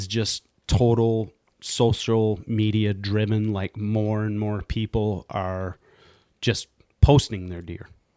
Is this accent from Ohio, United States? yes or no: no; Michigan, United States; of course, because I'm biased because we're from Michigan.